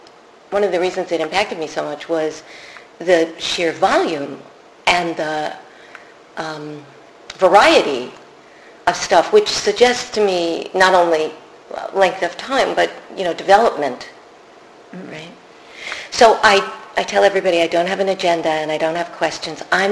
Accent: New York, United States; I'm a New Yorker.

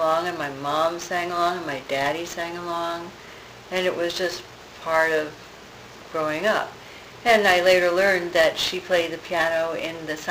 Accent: Swampscott, Massachusetts, United States; also born or lived in East Meadow, United States; And then I stopped taking piano lessons when I moved from East Meadow, Long Island to Swampscott, Massachusetts.

